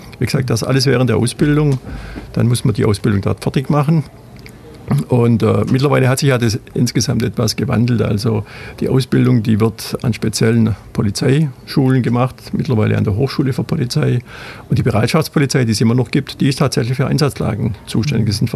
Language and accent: German; Bavaria, Germany; Also ich komme wirklich aus dem Land, vom Land, aus dem Allgäu und bin auch mitten auf dem Land aufgewachsen, also nicht mal im Dorf, sondern tatsächlich direkt neben einem Bauernhof.